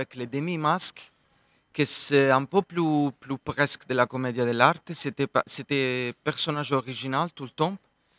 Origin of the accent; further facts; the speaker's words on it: Italy; French is a second language; now in Switzerland; Je suis italien